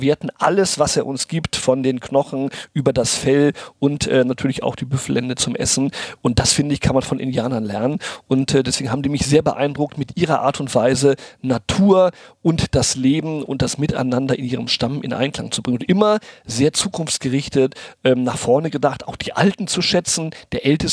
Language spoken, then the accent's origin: German; Brazil; ins Spielzimmer nach Brasilien, wo ich aufgewachsen bin